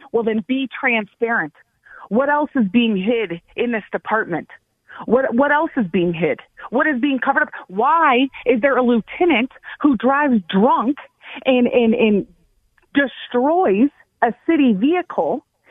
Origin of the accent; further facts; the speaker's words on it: Aurora, United States; This is my hometown we're talking about. And those who threaten to destroy it or do harm to Aurora, just know that I'm here.